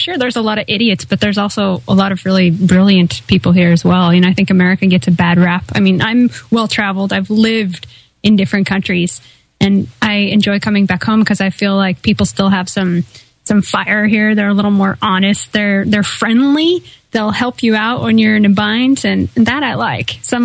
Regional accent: Pacific Northwest, United States; I mean, I'm from the West Coast, the Northwest, Portland, Seattle, you know, the grunge movement.

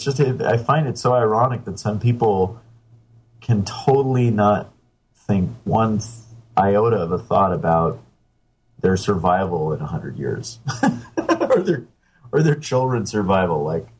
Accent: United States; As an American, I honestly just don't feel like I could have any effect on my government.

